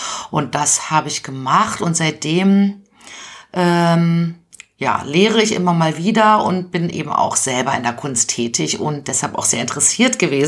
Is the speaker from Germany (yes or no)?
yes; Berlin, Germany; Ah ja, ja, also ich komme aus Berlin, bin hier groß geworden und habe hier Architektur studiert. Dann habe ich ein paar Jahre als Städtebauerin in der Schweiz und in Holland gearbeitet.